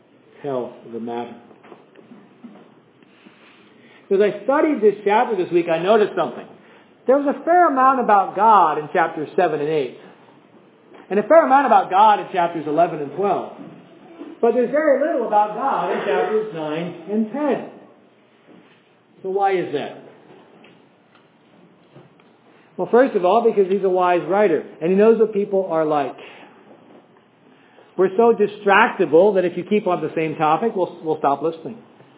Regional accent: United States; And I thought that my problem was because I'm an American and we're founded on the rejection of British aristocracy.

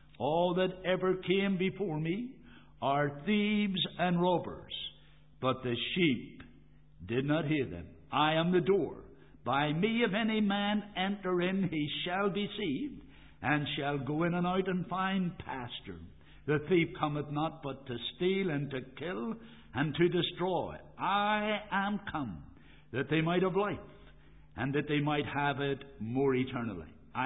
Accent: Dromara, Northern Ireland, United Kingdom; born or raised there

